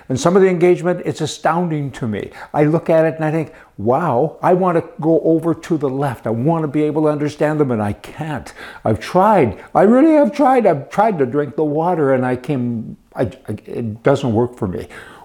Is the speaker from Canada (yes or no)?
yes; Canada; As a Canadian, I disagree with the tears other Canadians are shedding